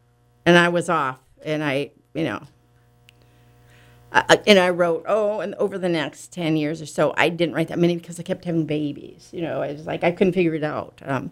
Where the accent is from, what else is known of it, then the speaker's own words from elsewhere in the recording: Minneapolis, Minnesota, United States; I was raised in Minneapolis